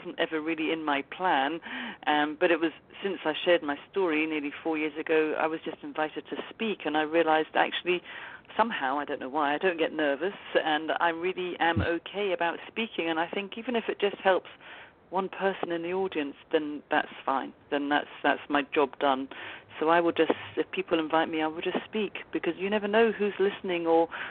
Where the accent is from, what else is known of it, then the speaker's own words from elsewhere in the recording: England, United Kingdom; And I'm actually English anyway, so it's fine.